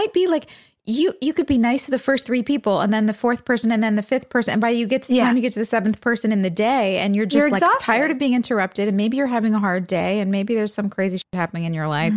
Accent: New Jersey, United States; also born or lived in New York; I mean, I had lived in LA for a year, but I grew up in Jersey and in the city. And like, I was felt like a New Yorker.

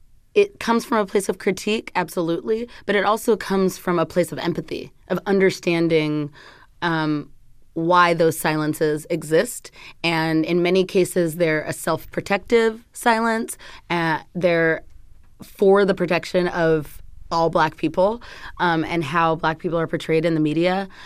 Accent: San Bernardino, California, United States; I grew up in the suburbs of California.

